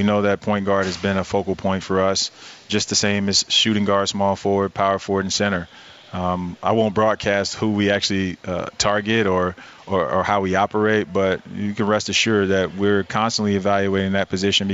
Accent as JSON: {"language": "English", "town": "Miami", "region": "Florida", "country": "United States", "tie": "born or raised there", "said": "I grew up in Miami, man. Miami Hurricanes."}